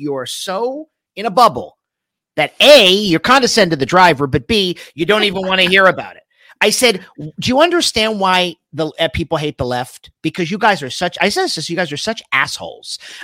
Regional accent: Miami, Florida, United States; I'm originally from Miami, and I went home for Thanksgiving

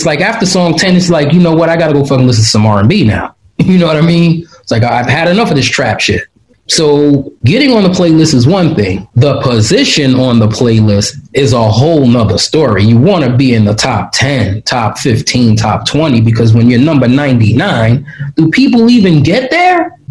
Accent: Brooklyn, New York, United States; But, yeah, I was born and raised in Coney Island, Brooklyn.

